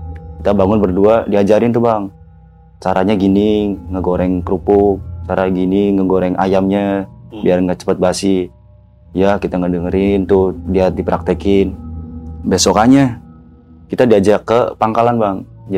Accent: Pemalang, Central Java, Indonesia; Dari Jawa, Pemalang.

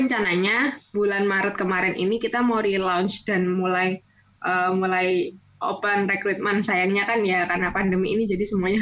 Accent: Banyuwangi, East Java, Indonesia; also born or lived in Surabaya; lahir di Surabaya, besar di Banyuwangi, terus sekarang kuliah akhirnya balik lagi tinggal di Surabaya.

